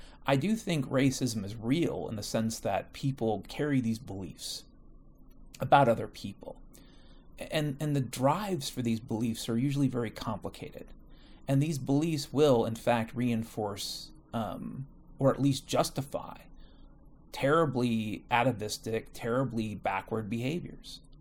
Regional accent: Washington, United States; I am currently living in Seattle, and the Seattle of my youth, I grew up in Washington State, so the Washington State slash Western Washington of my youth was very, very different than the Washington State of today.

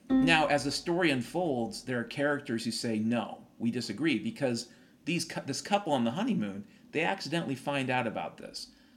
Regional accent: Toledo, Ohio, United States; You know, I come from Toledo.

